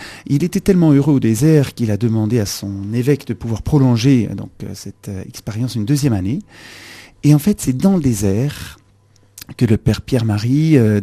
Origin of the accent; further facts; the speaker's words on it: Switzerland; Alors absolument pas, je viens de Suisse.